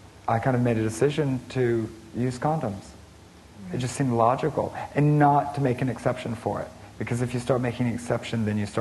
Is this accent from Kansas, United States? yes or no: no; North Carolina, United States; I grew up in North Carolina, but I think to give you an idea, I graduated from high school in 1984.